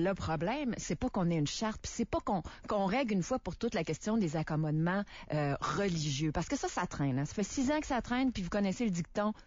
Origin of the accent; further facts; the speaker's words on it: Quebec, Canada; dans la mesure où vous et moi, on est Québécois